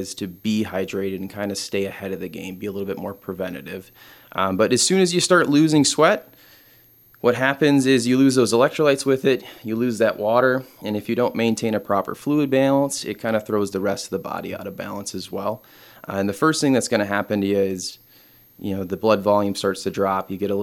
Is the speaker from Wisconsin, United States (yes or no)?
yes; Wausau, Wisconsin, United States; I grew up here in Wausau. I went to Wausau East High School. After that, I joined the Wisconsin National Guard and kind of moved all around.